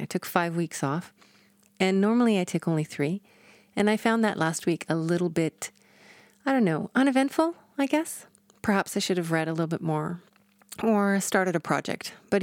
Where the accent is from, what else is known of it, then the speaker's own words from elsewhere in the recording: Canada; And as a Canadian, recent events that happened in the UK do impact the Canadian population.